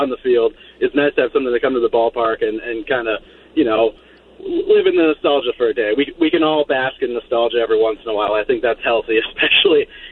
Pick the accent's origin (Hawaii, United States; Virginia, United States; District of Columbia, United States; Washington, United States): Washington, United States; Seattle; I was growing up in Seattle at the time and going to school in Arizona.